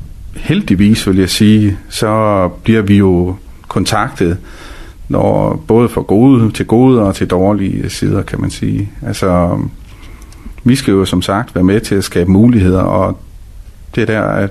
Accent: Frederikshavn, North Denmark Region, Denmark; jeg er jo en Frederikshavner-dreng, som er flyttet til Skagen Kommune her for en del år siden. Jeg boede hele mit liv i Frederikshavn indtil 98, hvor vi flyttede til... Nej, undskyld, for 97, hvor vi flyttede til Aalbæk.

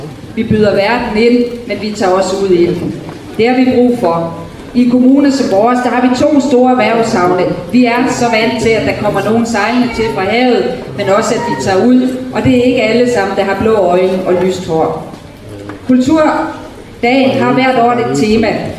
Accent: North Denmark Region, Denmark; Det kan jeg godt selv lide som nordjyde.

